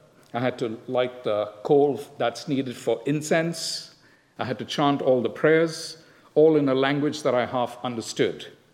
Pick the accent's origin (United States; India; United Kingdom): India; Bangalore, Karnataka; I grew up in Bangalore, in the south of India, and I come from a Syrian Catholic background.